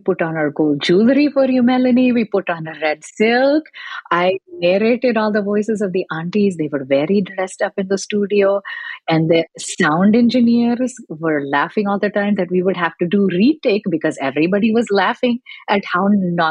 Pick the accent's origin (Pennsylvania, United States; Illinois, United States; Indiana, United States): Illinois, United States; English is a second language; And I'm the daughter of immigrants here, and English is my third language. And I grew up in a small town in Illinois.